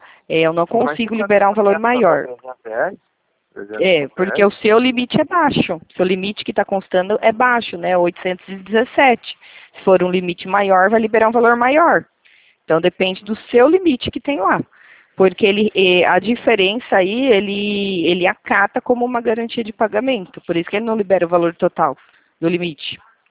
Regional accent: Itatiba, São Paulo, Brazil; Eu sou de Itatiba, São Paulo.

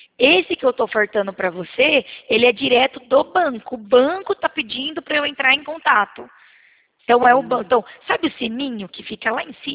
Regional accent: Limeira, São Paulo, Brazil; Não, eu sou de Limeira, mas a gente está fazendo uma campanha aí em Rio Claro.

